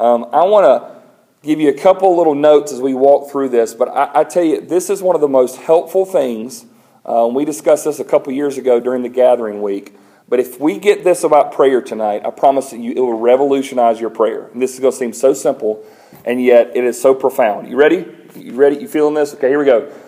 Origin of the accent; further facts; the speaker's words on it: Greenwood, South Carolina, United States; we're from Greenwood, South Carolina.